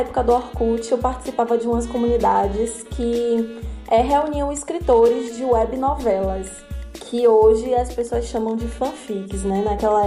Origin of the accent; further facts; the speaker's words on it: Salvador, Bahia, Brazil; tenho 23 anos e sou de Salvador, apesar de pelo nome parecer que eu sou internacional, eu sou baianíssima.